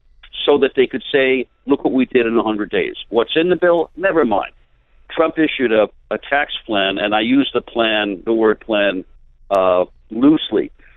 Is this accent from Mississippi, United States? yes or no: no; New York, United States; born there; as a New Yorker by birth, as a Yankee fan by blood